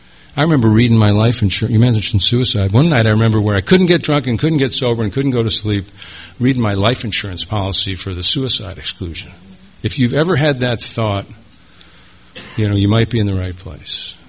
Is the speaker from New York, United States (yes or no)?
yes; New York, United States; Now, I'm from a family, a Catholic Irish alcoholic family. My father, God bless him, great man. I grew up in New York.